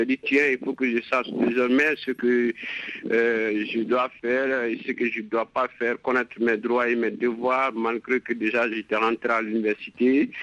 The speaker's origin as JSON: {"language": "French", "town": "Kankan", "region": "Kankan Region", "country": "Guinea", "tie": "born or raised there", "said": "déjà enfant, moi, à l'âge de 4 ans, j'ai quitté mon père, ma mère, donc pour rejoindre ma tante à Cancan, la deuxième ville de la Guinée."}